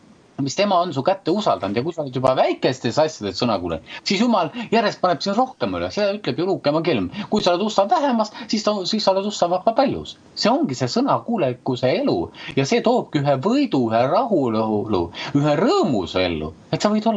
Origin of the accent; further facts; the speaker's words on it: Paide, Järva County, Estonia; ma kasvasin ka Paides koguduses üles.